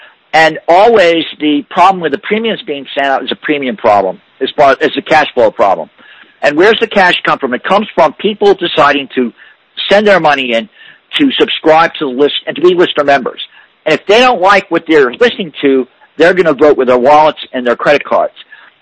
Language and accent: English; New York City, New York, United States; And I say that unabashedly and factually as a New Yorker